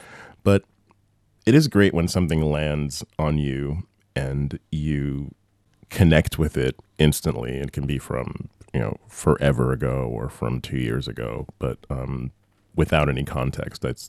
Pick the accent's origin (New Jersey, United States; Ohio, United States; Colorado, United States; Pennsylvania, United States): Pennsylvania, United States; Pittsburgh; this is also like growing up in Pittsburgh in a suburb